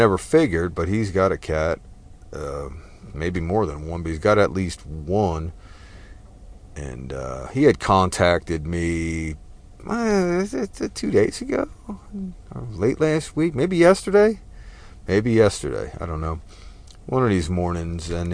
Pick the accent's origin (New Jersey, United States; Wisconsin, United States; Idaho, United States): New Jersey, United States; Fair warning, I am Texan by choice, but I was raised in New Jersey, so take cover, there will be F-bombs.